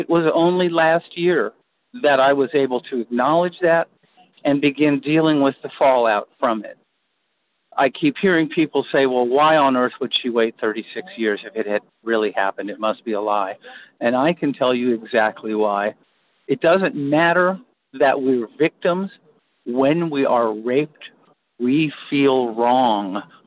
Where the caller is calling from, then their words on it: Virginia, United States; I'm calling from Central Virginia.